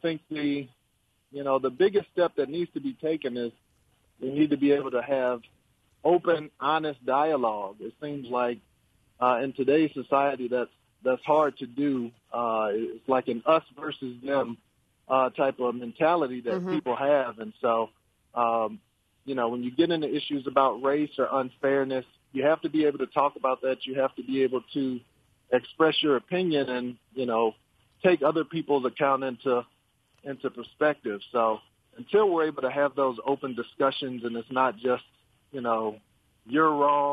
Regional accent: Missouri, United States; I grew up right outside of Ferguson, but I have family there.

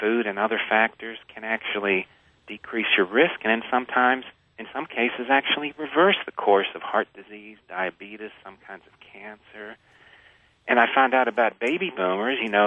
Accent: Pittsburgh, Pennsylvania, United States; I mean, I changed so much that I went to Pittsburgh, my hometown.

